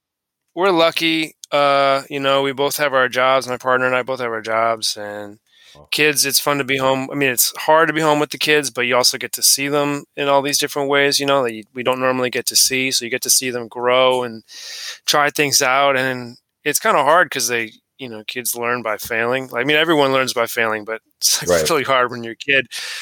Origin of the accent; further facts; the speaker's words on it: New England, United States; I'm from New England, and the New Hampshire state motto is live free or die, literally.